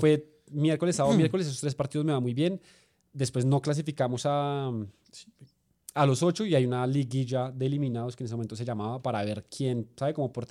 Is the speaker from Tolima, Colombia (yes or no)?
no; Bogotá, Colombia; Sí, parezco gringo, pero no, soy de Bogotá.